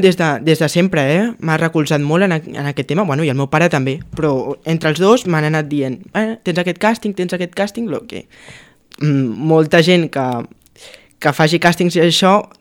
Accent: Badalona, Catalonia, Spain; Soc de Badalona, sí, i orgullós.

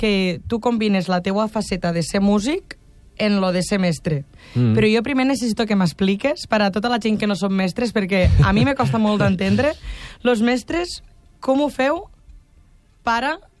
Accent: La Ràpita, Catalonia, Spain; sóc de La Ràpita

